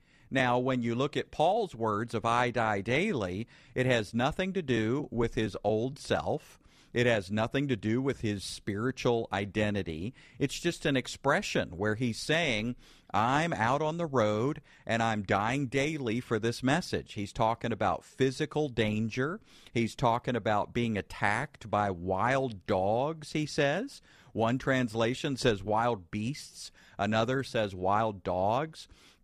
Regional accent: the South, United States; Now, I grew up in the Bible Belt, just like you did, I'm sure.

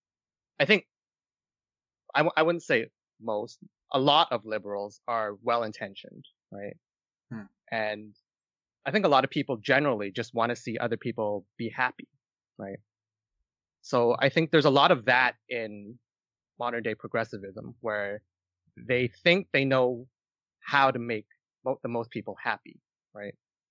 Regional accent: Canada; born there; also born or lived in Kuala Lumpur, Malaysia; even though I was born in Canada, I actually did move back to Malaysia for about 4 years during my early childhood, or late childhood, actually, from age 9 to 13.

